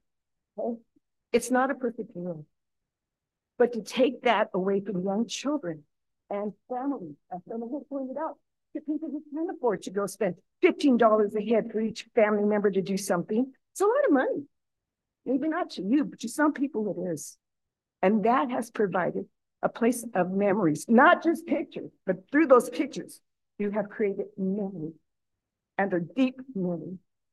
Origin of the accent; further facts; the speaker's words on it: Los Angeles, California, United States; Because I am a Los Angeles person. I was born in Los Angeles.